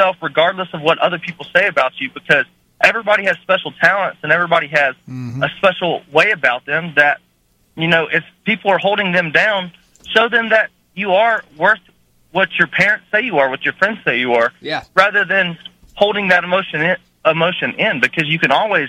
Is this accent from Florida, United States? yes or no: no; Alabama, United States